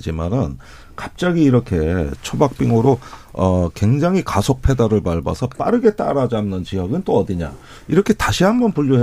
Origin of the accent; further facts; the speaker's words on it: Chungcheong, South Korea; 제 고향은 아니에요. 물론 충청도 사람이긴 하지만